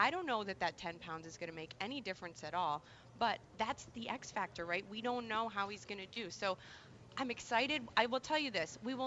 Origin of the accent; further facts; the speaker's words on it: Michigan, United States; I'm from Michigan, so like, don't even bring in the Lions into this conversation.